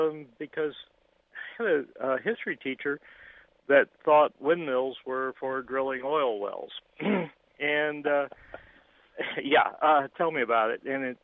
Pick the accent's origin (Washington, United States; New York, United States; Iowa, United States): Iowa, United States; I'm originally from Iowa, but I grew up all over the United States.